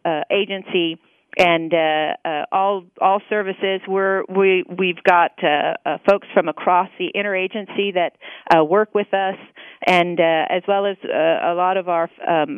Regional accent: Oregon, United States; I come out from the West, born and raised in Oregon, and part of the Oregon National Guard, and growing up in the farmers around

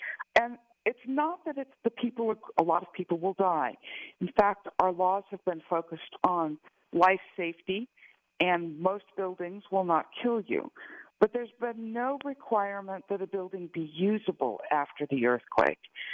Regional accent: California, United States; I grew up in California. One of my earliest memories is an earthquake.

